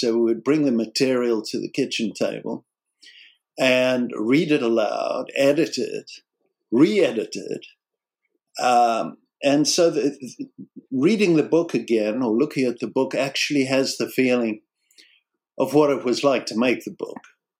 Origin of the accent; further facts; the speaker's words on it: South Africa; moved away as an adult; I'm South African, and I came here in my late 20s, so I thought I'd lost my accent by now